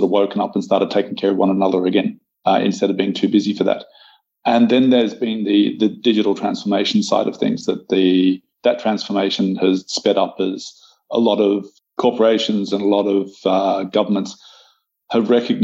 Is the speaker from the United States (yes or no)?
no; Australia; as an Australian